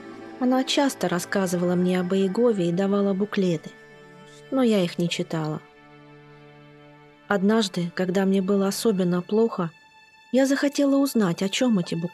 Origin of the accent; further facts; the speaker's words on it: Ulaanbaatar, Mongolia; Я родилась и выросла в Монголии, в городе Улан-Батор.